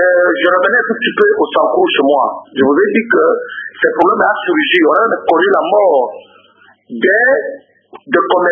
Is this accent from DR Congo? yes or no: yes; Sankuru, DR Congo; Je suis de Sankourou